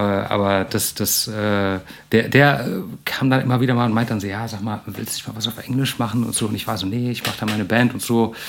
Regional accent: Germany; dass irgendwie klar ist, ich komme aus Deutschland

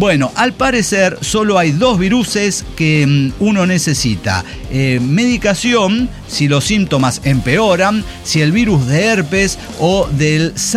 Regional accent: Peru; ¡Soy peruana!

